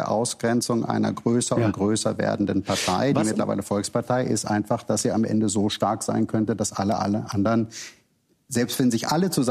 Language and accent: German; Germany; also ich bin Deutscher und ich arbeite in Berlin.